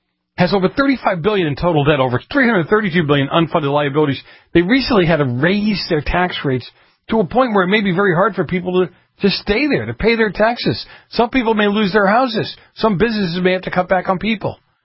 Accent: Massachusetts, United States; Massachusetts, my home state, hopefully it doesn't show, over $26 billion in total debt

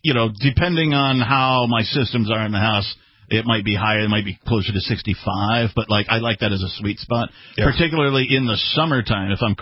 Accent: Wisconsin, United States; moved away; So, I grew up in Wisconsin, so, winter's kind of an old hat. I did move away from winter to the West Coast

